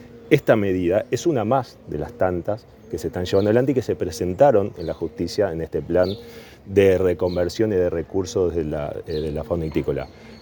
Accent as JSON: {"language": "Spanish", "region": "Santa Fe", "country": "Argentina", "said": "Miren, todos acá somos santafesinos"}